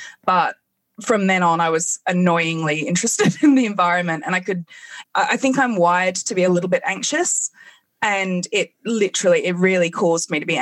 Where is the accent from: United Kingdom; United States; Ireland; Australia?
United Kingdom; England; I grew up in England